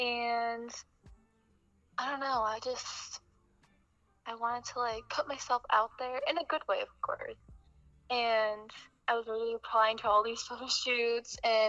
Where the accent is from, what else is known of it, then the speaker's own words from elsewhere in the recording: Colchester, Connecticut, United States; I'm from Colchester, Connecticut